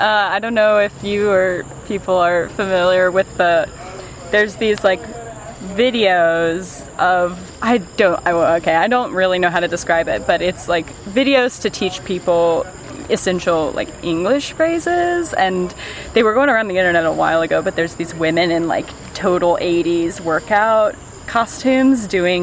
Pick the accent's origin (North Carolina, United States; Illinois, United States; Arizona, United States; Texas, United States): North Carolina, United States; Carrboro; I'm from Carrboro.